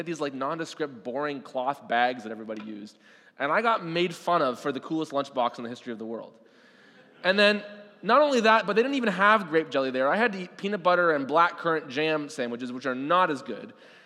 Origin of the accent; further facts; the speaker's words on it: Canada; accent: Canadian; moved away; Anytime I spoke with my Canadian accent, people obviously right away knew that I was not from around there.